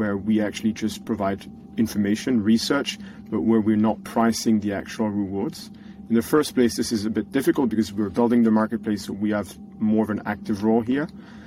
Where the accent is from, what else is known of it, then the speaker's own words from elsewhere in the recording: Switzerland; Yeah, so I'm actually from Switzerland, so quite remote from a big Bitcoin mining country